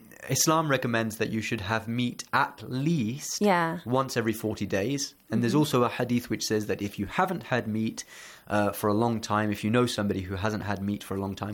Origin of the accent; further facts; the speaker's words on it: India; I'm originally from India as well, and it's a very, very common.